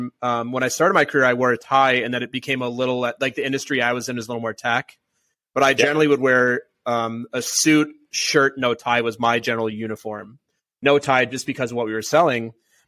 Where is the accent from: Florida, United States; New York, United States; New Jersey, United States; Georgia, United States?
New York, United States; Never. I'm a New Yorker. No pleated pants. Flat front only.